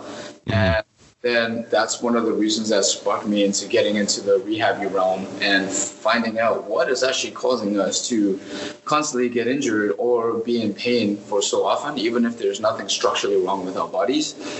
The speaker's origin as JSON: {"language": "English", "country": "South Africa", "tie": "born or raised there", "moved": "yes", "lives_now": "United States", "said": "I'm from South Africa, born and raised. Moved to the U.S. about 6 years ago now."}